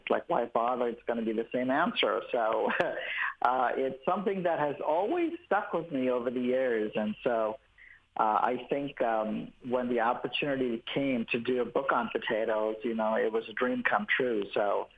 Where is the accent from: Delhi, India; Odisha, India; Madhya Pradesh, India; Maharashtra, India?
Maharashtra, India; Mumbai; Yes, very much so. I would say ever since I was a child